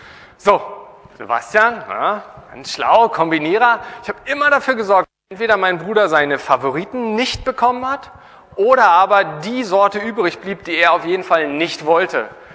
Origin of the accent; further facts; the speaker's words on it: Mecklenburg-Vorpommern, Germany; Bei uns in Mecklenburg gab es keine Cornflakes.